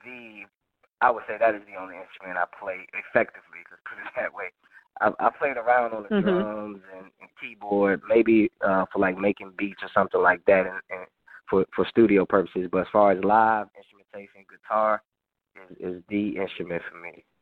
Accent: Hampton Roads, Virginia, United States; But for me, I grew up in Hampton Roads, Virginia, where I come from just a musical family, just a family of singers.

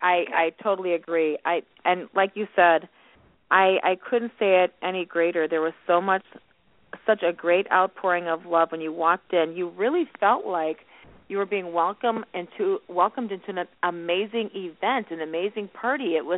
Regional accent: Ireland; We're Irish, man, and when we throw wakes, when we have parties, oh, my God, we are cracking up, we're laughing.

